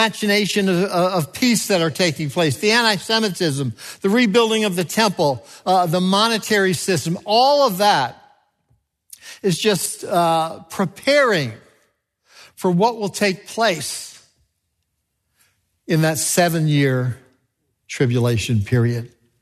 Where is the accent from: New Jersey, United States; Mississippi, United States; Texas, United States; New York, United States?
New York, United States; I was born in New York City, grew up outside of the city